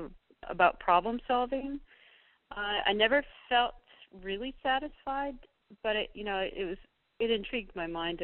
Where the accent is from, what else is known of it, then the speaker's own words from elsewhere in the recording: Minnesota, United States; Well, I grew up in Minnesota, and you're kind of trapped inside for a lot of the year because the weather's so terrible.